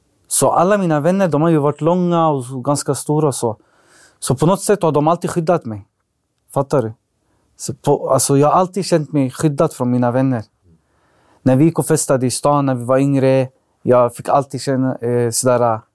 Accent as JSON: {"language": "Swedish", "town": "Alby", "region": "Stockholm County", "country": "Sweden", "tie": "born or raised there", "said": "När jag växte upp den tiden i Alby, vi hade bäst uppväxt."}